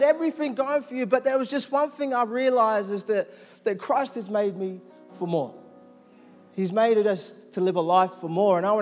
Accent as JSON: {"language": "English", "region": "London", "country": "United Kingdom", "tie": "born there", "said": "I was born in East London."}